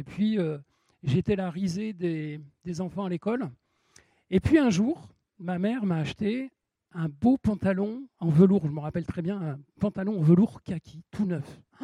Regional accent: Nancy, Grand Est, France; Donc moi je suis du nord de la France, je suis originaire de Nancy, je suis lorrain.

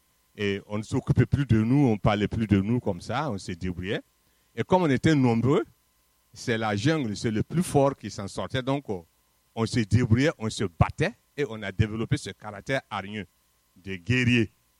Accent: Burkina Faso; Je suis originaire du Burkina Faso

